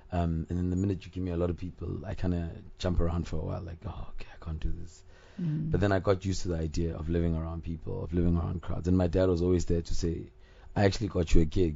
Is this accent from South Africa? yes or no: yes; Emalahleni, Mpumalanga, South Africa; because I come from Witbank, Emalahleni, which has been known to be a very dirty city, and it's very polluted.